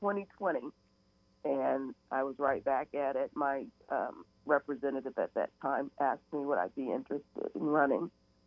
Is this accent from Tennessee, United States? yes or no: yes; Nashville, Tennessee, United States; also born or lived in New Jersey; And then we moved back to my hometown in Nashville. And I went to White Creek High School in Nashville, and that's where I graduated.